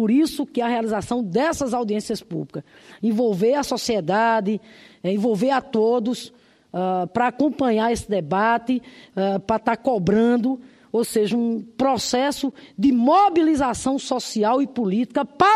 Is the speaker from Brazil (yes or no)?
yes; Northeast Region, Brazil; Eu, como nordestina que sou, eu que conheço bem